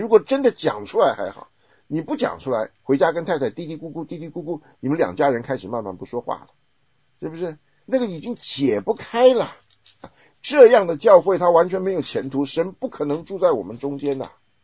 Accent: Taiwan; 那南方人，像我在台湾长大，我算是南方人

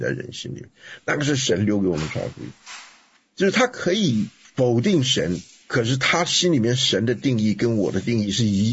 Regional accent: China; 那我们就是在这样一个撒旦的巢穴，跟做工最成功的一个市场，叫做中国。我们在这里边长大了

